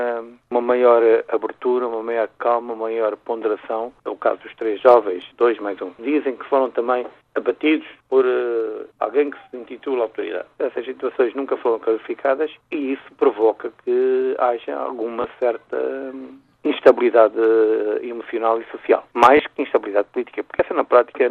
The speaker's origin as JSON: {"language": "Portuguese", "country": "Angola", "said": "Enquanto angolano, gostaria que o dia fosse celebrado para a reunificação das vontades de todos os angolanos."}